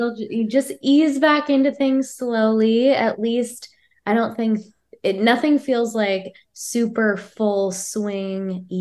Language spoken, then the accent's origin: English; Minnesota, United States; now in California, United States; Originally, I'm from Minnesota, but now I'm living in California.